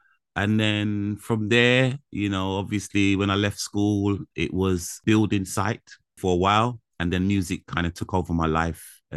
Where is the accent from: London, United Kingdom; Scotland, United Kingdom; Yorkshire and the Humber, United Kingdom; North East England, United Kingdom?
London, United Kingdom; Well, I grew up in South London, I was born in Dulwich Hospital in South East London. And we lived in Dulwich for a while.